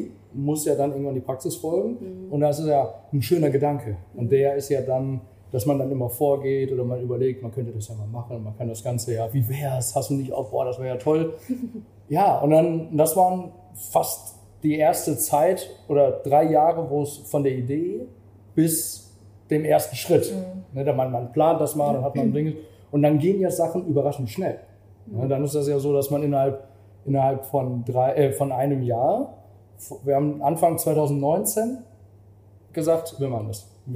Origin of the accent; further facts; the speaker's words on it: Düsseldorf, North Rhine-Westphalia, Germany; now in Vienna, Austria; Ja, wir sind aus Düsseldorf ursprünglich.